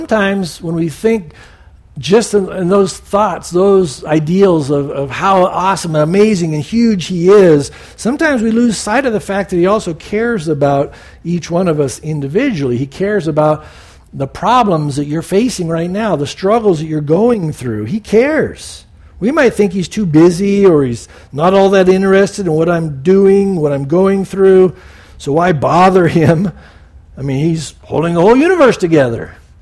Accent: San Diego, California, United States; You know, growing up in San Diego, you'd read that after you got saved.

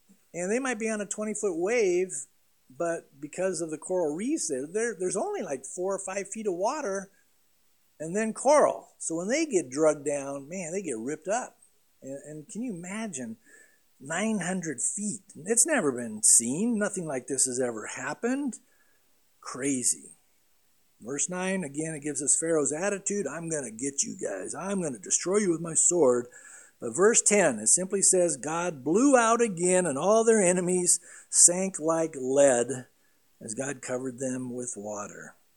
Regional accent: San Diego, California, United States; I mean, I grew up surfing in San Diego.

